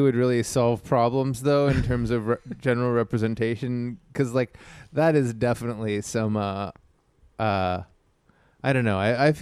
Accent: Canada; So it's like, but I'm not stateless. I'm Canadian. So, so Canada has to take me no matter what, basically.

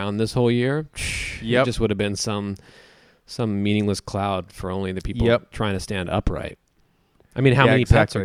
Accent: Dallas, Texas, United States; And where I grew up in Dallas

